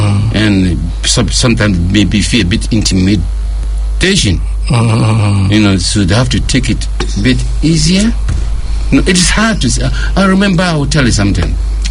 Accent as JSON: {"language": "English", "country": "Ghana", "said": "\"So, where do you come from?\" I said, \"I'm from Ghana.\""}